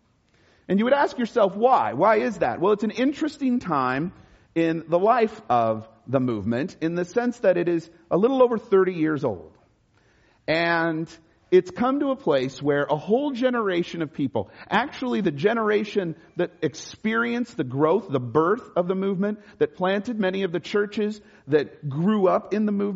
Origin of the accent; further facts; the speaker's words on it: Los Angeles, California, United States; now in Bay Area, United States; I realize I grew up in Los Angeles, but I realize how spoiled I am by living in the Bay Area.